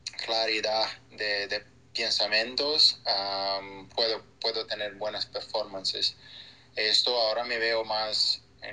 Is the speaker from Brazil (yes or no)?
yes; Brazil; Spanish is a second language; de tener una Copa del Mundo en mi país, en mi ciudad